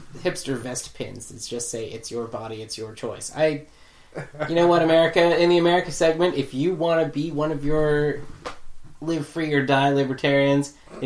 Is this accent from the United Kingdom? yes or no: no; Canada; And we're Canadian.